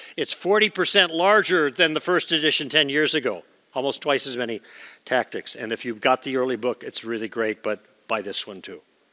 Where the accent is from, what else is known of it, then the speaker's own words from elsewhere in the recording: Chicago, Illinois, United States; now in Southern California, United States; I grew up in Chicago, actually, so my blood should be thicker than it is, although I've been almost 50 years in Southern Cal now.